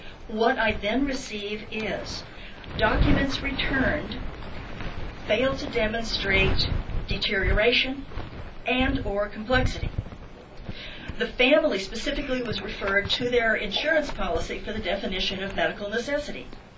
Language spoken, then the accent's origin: English; California, United States; I come from California.